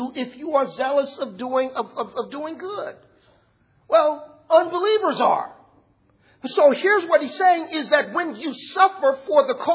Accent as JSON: {"language": "English", "town": "Los Angeles", "region": "California", "country": "United States", "tie": "born or raised there", "said": "I was raised in South Central. They told me how to do that."}